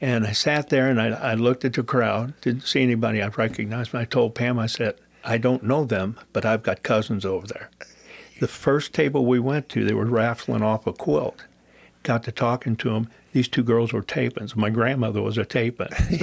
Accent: Alton, Illinois, United States; born there; No. I was born in Alton.

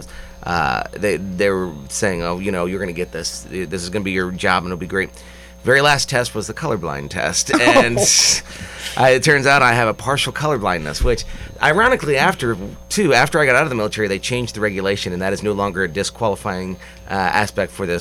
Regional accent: Mount Zion, Illinois, United States; I grew up in Mount Zion, Illinois, about 2 hours from here, over by Decatur. I'm the youngest of six children

